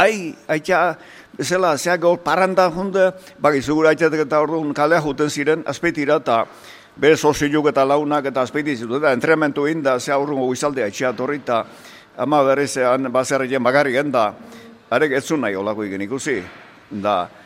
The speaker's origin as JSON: {"language": "Basque", "town": "Loiola", "region": "Basque Country", "country": "Spain", "said": "Loiolakoa. Jaioa naiz, Loiolan, Mandiola Zabazerrien jaioa, ni Loiolatarra sentitu izan naiz beti."}